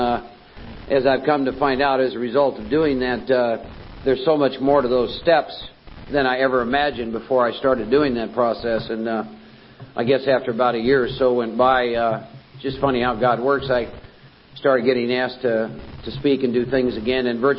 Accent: Iowa, United States; I was born and raised in Iowa, Norwegian farming community. I'm one of four boys and a lot of alcoholism in my family.

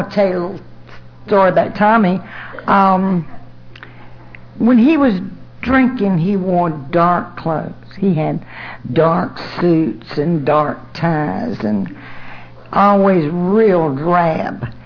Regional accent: Smithfield, Virginia, United States; I am from Smithfield, Virginia

